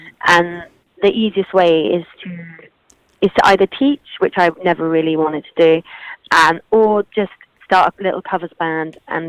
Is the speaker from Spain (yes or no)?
yes; Spain; now in United Kingdom; I was coming from Spain. I knew no one in England